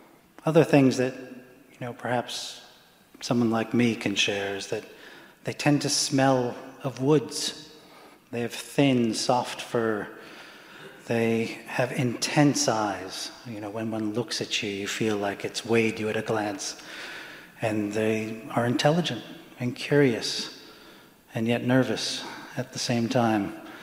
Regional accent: England, United Kingdom; born there; I was born in England, and you know, a successful, what I call a successful collaboration, American English collaboration. My father was a U.S. military stationed over there, and met my mother

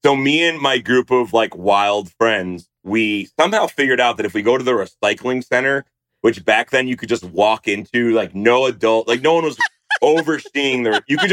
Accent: New Jersey, United States; I loved growing up in Central Jersey because you just had so much like inspiration from different cultures.

